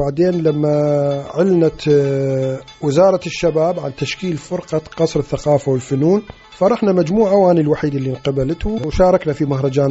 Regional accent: Iraq; نفرح إحنا من نطلع كعراقيين

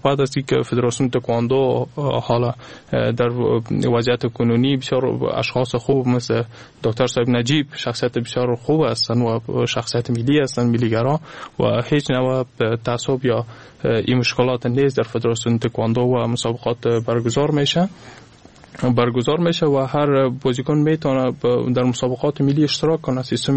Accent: Afghanistan; ما از افغانستان هستم، از مردم افغانستان هستم.

